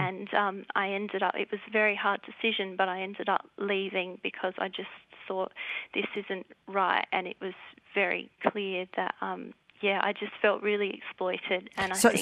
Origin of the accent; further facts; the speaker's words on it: Australia; Yeah, well, I grew up in Australia, born here, and have actually had a couple of experiences.